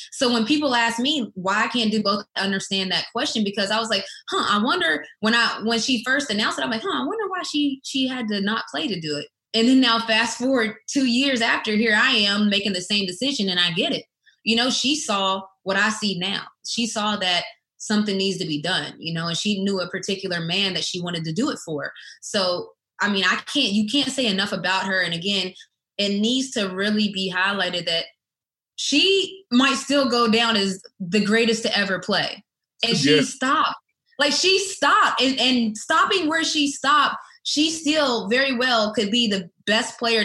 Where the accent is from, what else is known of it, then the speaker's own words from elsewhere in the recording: West Virginia, United States; being in predominantly white schools when I grew up in West Virginia, I have a lot of things that cultured me.